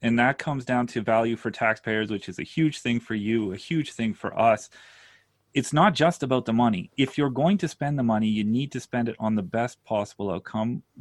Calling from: Moose Jaw, Saskatchewan, Canada; So I'm talking today from Moose Jaw, Saskatchewan. That's as far as anybody in Toronto or Ottawa in the middle of Canada is concerned. I live in the middle of nowhere.

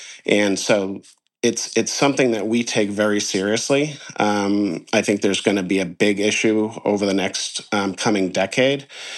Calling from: Gloucester, Massachusetts, United States; I am calling you from rainy Gloucester, Massachusetts.

